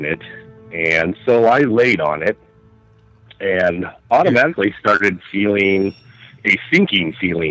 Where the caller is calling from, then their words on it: Washington, United States; from Washington State.